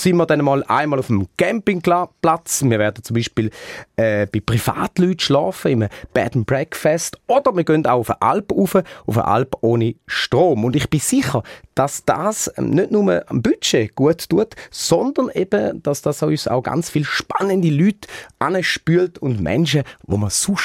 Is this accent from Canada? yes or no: no; Weinfelden, Thurgau, Switzerland; Luftlinie noch etwa 100 Kilometer weiter im Osten als eben Weinfelden, wo ich daheim bin.